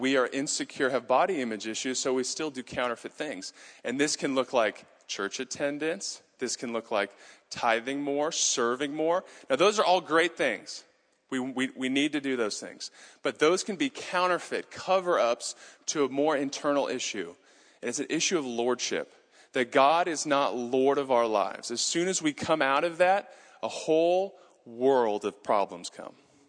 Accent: New Zealand; I remember growing up in New Zealand and we drive on the left-hand side of the road.

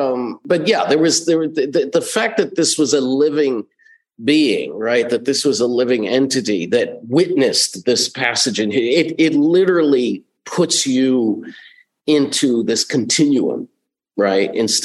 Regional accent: Brooklyn, New York, United States; I grew up in Brooklyn, and my mom used to bring us, my brother and I, to the American Museum of Natural History quite often

